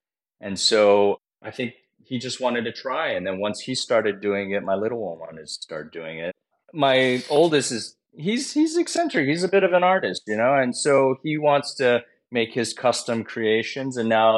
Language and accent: English; New York City, New York, United States; You know, I grew up in New York City.